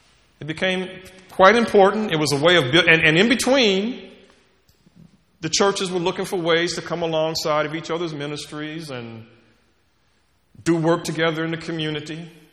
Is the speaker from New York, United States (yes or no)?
no; Indianapolis, Indiana, United States; also born or lived in East Coast; born and raised in Indianapolis, and went back to Indianapolis after spending a long time on the East Coast